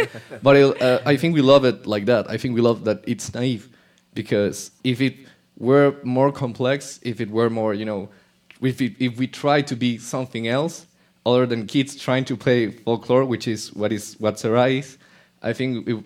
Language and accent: English; Venezuela; And I think, like, for example, us, that we're from Venezuela, Venezuelan rock used to, like, look abroad a lot, you know?